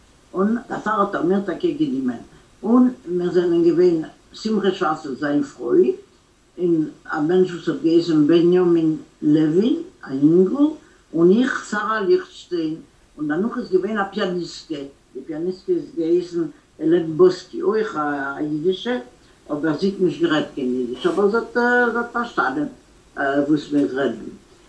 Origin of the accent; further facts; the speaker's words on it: Malorita, Brest Region, Belarus; also born or lived in Gdansk, Poland; now in France; ich bin schon alt, 83 Jahre. Und ich bin nicht geboren in Frankreich, ich bin geboren in Polen.